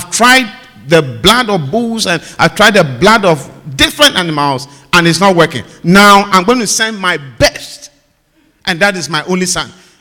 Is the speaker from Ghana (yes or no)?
yes; Ghana; Now, I come from Africa. I come from Ghana, specifically.